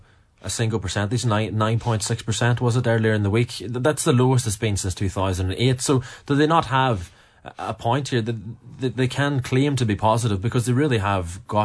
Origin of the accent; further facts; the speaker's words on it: Amsterdam, North Holland, Netherlands; English is a second language; So I'm from Amsterdam.